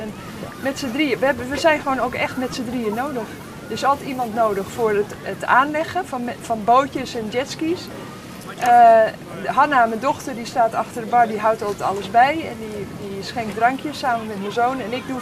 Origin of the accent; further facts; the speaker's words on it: Netherlands; now in Spain; Maar ja, ga dat maar eens doen in Spanje, weet je. Als Nederlander